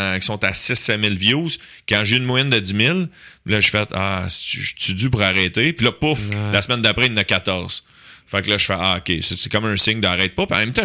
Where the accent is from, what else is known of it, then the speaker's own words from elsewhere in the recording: Beauharnois, Quebec, Canada; born there; c'est à Beauharnois, dans mon village natal